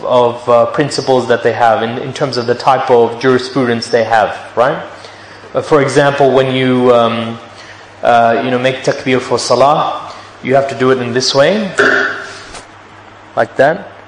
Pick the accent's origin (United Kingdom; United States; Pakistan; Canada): Pakistan; English is a second language; since I'm a Pakistani myself, you know, I don't see any wrong in saying this